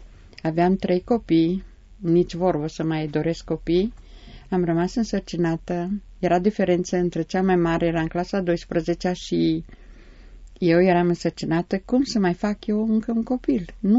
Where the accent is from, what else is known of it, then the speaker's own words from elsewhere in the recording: Bistrița, Bistrița-Năsăud, Romania; eram în Cluj, deja lucram la Cluj, că altfel sunt din Bistrița, Bistrița Năsăud.